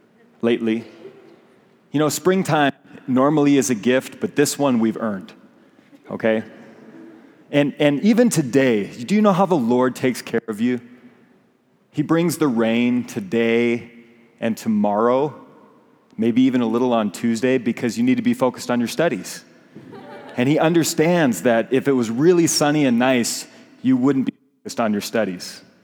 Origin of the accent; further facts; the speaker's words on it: Montana, United States; And then it finally dawned on me that I'm from Montana.